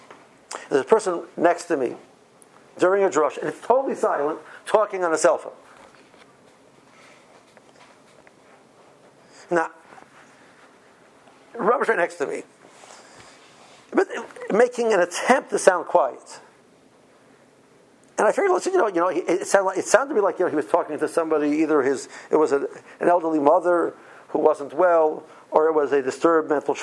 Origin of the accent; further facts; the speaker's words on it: Tel Aviv, Tel Aviv District, Israel; I have to tell you that I grew up in Tel Aviv